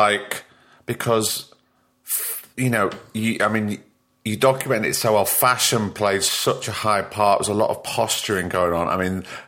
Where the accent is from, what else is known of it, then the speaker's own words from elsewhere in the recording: Blackpool, North West England, United Kingdom; Mate, I'm born and bred in Blackpool. I know all about the glamour of the seaside towns.